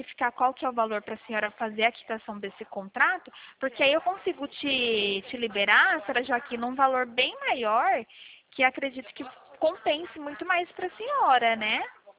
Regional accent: Araçatuba, São Paulo, Brazil; Eu sou daqui de Araçatuba, pertinho.

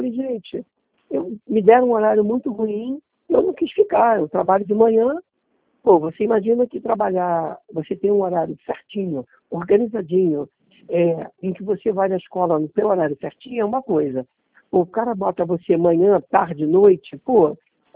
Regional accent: Rio de Janeiro, Brazil; eu sou do Rio de Janeiro

